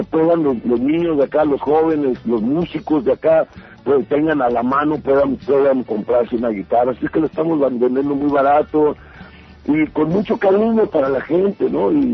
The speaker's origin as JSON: {"language": "Spanish", "town": "Tijuana", "region": "Baja California", "country": "Mexico", "tie": "born or raised there", "said": "es Tijuana, mi tierra, y mis raíces"}